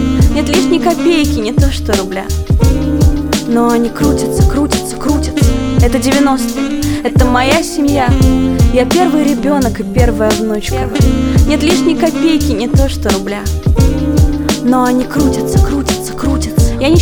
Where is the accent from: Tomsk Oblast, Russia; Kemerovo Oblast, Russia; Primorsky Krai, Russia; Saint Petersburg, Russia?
Primorsky Krai, Russia; Vladivostok; born there; Я родилась во Владивостоке, приморцы, салют.